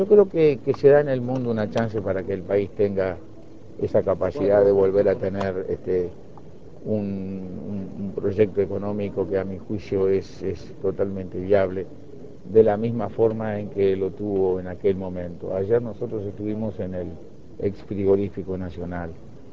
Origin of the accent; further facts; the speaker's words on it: Uruguay; Mi tarea es decirme, bueno, a mí mismo, como uruguayo, como abuelo, yo, mis hijos viven acá, trabajan acá